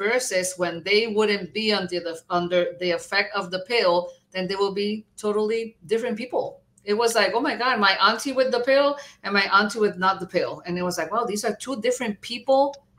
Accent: Puerto Rico; And I come from Puerto Rico.

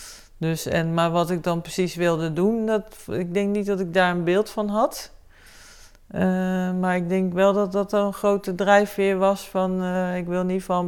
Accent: Leusden, Utrecht, Netherlands; Ja, ik woonde in Leusden bij Amersfoort.

